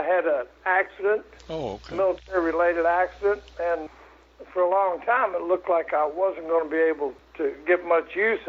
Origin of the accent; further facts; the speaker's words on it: Louisville, Kentucky, United States; also born or lived in Grayson County, Kentucky; But I'm originally from Kentucky, Grayson County, Kentucky, sort of the backwoods of central Kentucky. Mm-hmm. And spent a big portion of my childhood growing up in Louisville.